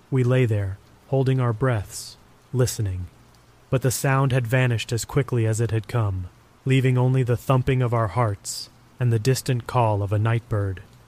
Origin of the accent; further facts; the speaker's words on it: Appalachia, United States; I grew up in Appalachia, where tales of eerie happenings and strange creatures in the woods are as common as dirt roads. But even living there nearly my whole life, nothing weird ever happened to me